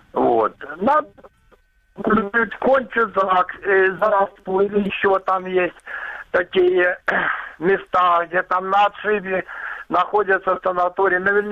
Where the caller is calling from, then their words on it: Luhansk Oblast, Ukraine; Луганская область.